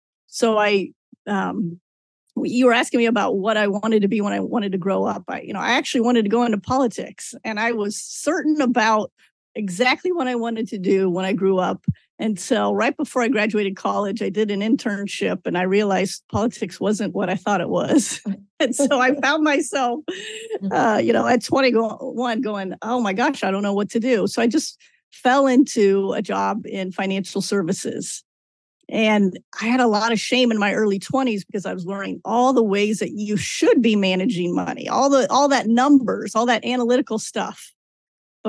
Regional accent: Kansas City, Missouri, United States; Growing up in Kansas City, I think is really interesting because I grew up and became a spender in a family full of savers.

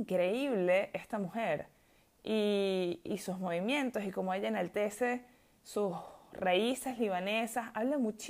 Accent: Venezuela; porque soy venezolana, porque crecí con su música en español

